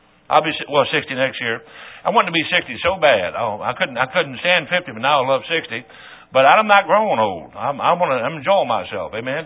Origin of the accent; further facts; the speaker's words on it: Detroit, Michigan, United States; I'm from Detroit, but I still get scared going in the city. Often say, my neighborhood was so rough in Detroit for driver's ed, we used stolen cars.